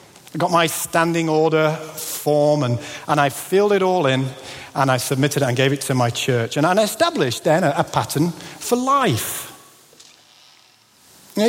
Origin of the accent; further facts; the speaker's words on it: Pontefract, Yorkshire and the Humber, United Kingdom; Now, growing up in Pontefract, it was a mining town